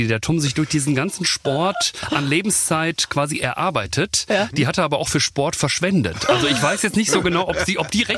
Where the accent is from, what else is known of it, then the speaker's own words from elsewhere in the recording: North Rhine-Westphalia, Germany; Wir kommen aus dem Ruhrgebiet, da ist natürlich die eine oder andere Brauerei gerne mal um die Ecke.